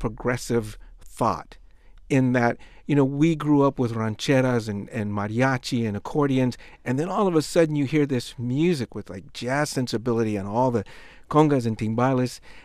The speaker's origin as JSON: {"language": "English", "region": "California", "country": "United States", "tie": "born or raised there", "said": "I'm Mexican-American, I'm Chicano, I grew up in California"}